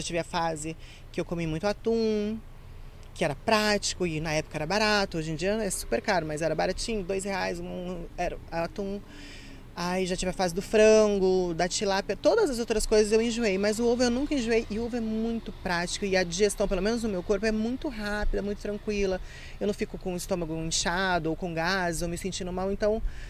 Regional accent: Mato Grosso do Sul, Brazil; Eu sou de Mato Grosso do Sul

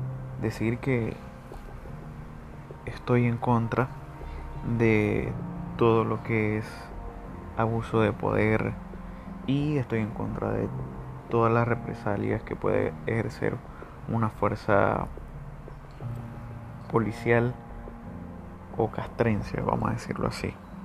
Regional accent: Maracaibo, Zulia, Venezuela; Sí, soy venezolano, Maracaibo específicamente.

